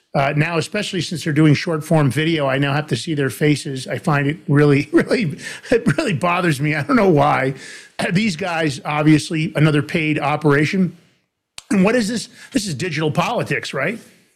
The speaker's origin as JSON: {"language": "English", "town": "Bronx", "region": "New York", "country": "United States", "tie": "born or raised there", "also_born_or_lived": "White Plains", "said": "when I was a boy growing up in the Bronx. Later on, I moved to White Plains."}